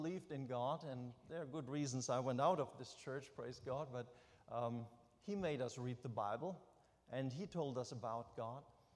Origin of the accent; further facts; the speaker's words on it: Germany; I was raised in the Lutheran church because we have in our village a Lutheran church, and that's how it was in Germany.